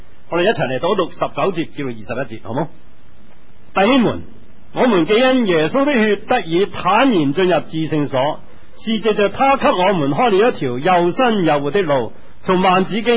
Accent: China; 我哋中国人嘅饮食咧就样样都有机会饮食

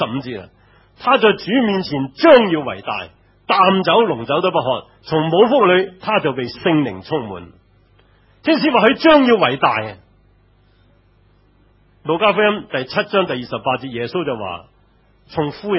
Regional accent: China; 同我哋中國人完全唔同

